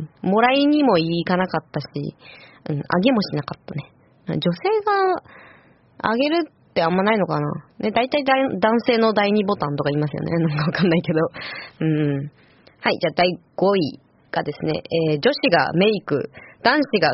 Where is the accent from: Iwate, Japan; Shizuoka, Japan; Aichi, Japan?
Iwate, Japan; 私は、あれ、岩手出身だから、卒業旅行、どうしても